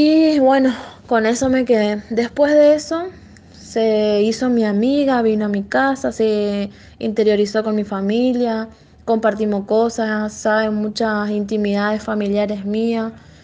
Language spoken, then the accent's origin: Spanish; Puerto Esperanza, Misiones, Argentina; now in Posadas, Argentina; yo soy de Puerto Esperanza, nací allá, tengo toda mi familia allá.